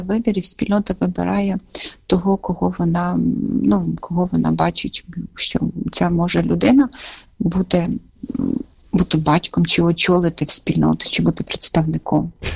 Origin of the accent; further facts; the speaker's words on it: Zhytomyr, Zhytomyr Oblast, Ukraine; Я сама з міста Житомира, і тут народилася, тут живу. Я з такої віруючої родини.